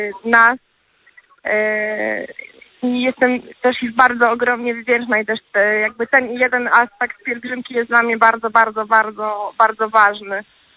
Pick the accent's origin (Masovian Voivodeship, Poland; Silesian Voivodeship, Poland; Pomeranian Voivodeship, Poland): Pomeranian Voivodeship, Poland; Chojnice; pochodzę z Chojnic.